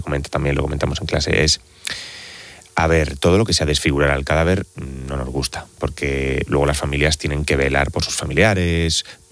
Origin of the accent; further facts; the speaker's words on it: Elda, Valencian Community, Spain; yo soy de Elda, de Alicante